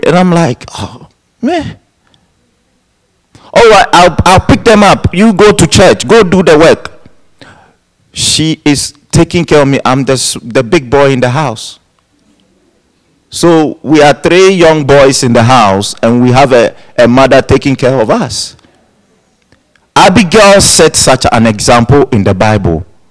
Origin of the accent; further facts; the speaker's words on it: Ghana; now in United States; When I was growing up in Ghana, it wasn't like that. You have to pay for your education.